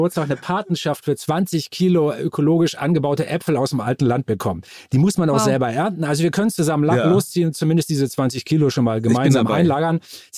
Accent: Assel, Lower Saxony, Germany; ich bin aufgewachsen in dem Dorf Assel-Amor im Landkreis Stade in Norddeutschland.

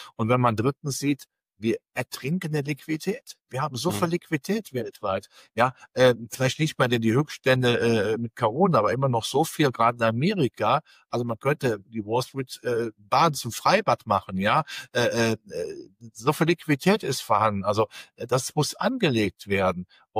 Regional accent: Rhineland, Germany; dann sagt der Rheinländer und ich bin Rheinländer.

